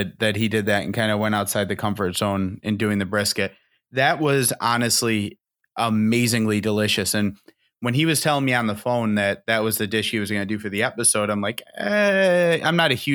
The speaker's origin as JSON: {"language": "English", "town": "Chicago", "region": "Illinois", "country": "United States", "said": "I come from Chicago."}